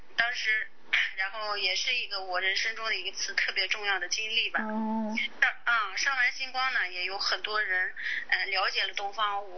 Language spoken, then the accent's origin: Chinese; Jiuquan, Gansu, China; 在你也知道我是甘肃人啊